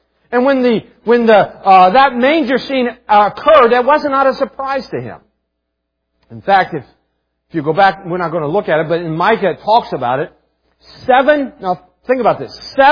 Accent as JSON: {"language": "English", "region": "West Virginia", "country": "United States", "tie": "born or raised there", "said": "But anyways, so most of my life I grew up in West Virginia, especially my formative teen years."}